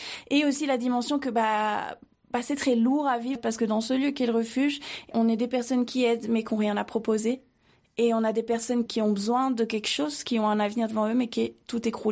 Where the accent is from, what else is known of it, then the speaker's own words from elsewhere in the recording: Briançon, Provence-Alpes-Côte d'Azur, France; Moi je suis originaire de Briançon du coup, et je revenais sur Briançon